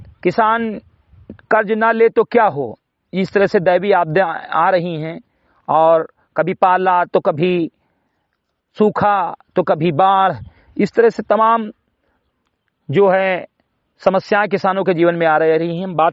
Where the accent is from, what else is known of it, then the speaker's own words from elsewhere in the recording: Uttar Pradesh, India; ग्राम सभा से मेरी कटाई विकासखंड मेनपुरा जनपद बहराइच का मूल निवासी हूं